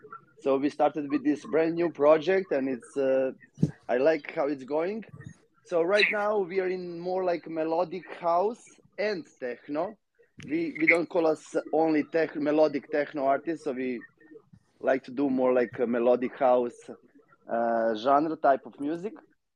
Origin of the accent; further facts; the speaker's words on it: Belgrade, City of Belgrade, Serbia; So I'm from Belgrade, Serbia. I'm more than 15 years in a music production and working as a DJ.